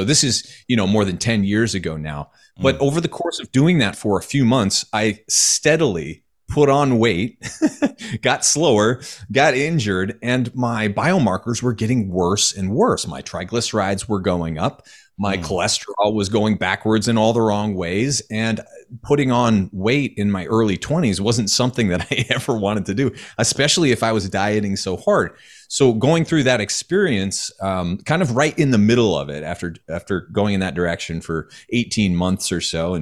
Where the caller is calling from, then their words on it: Austin, Texas, United States; also born or lived in Colorado; I'm in Austin, Texas.